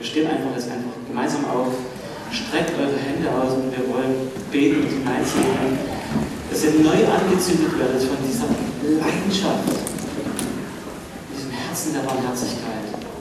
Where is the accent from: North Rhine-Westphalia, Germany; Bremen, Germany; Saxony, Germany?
Saxony, Germany; Chemnitz; ein Traum ist es, für uns als Chemnitzer